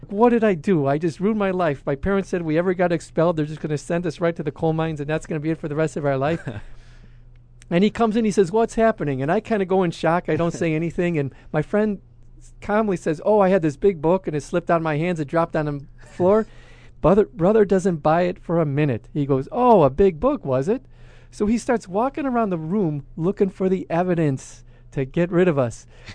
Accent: Chicago, Illinois, United States; I go, I'm here from Chicago.

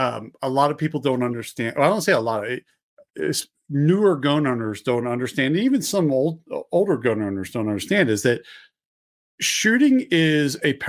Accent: Philadelphia, Pennsylvania, United States; now in Montana, United States; I grew up just outside of Philly. And it was so funny when I moved to Montana, and this is where I got my first concealed carry permit.

